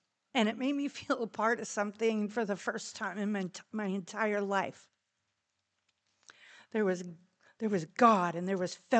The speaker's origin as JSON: {"language": "English", "town": "Bellingham", "region": "Washington", "country": "United States", "tie": "born or raised there", "said": "Born and raised in Bellingham, Washington. Yes, look at that. I love it. Just a little north of Seattle and south of Vancouver, BC, back in the 70s."}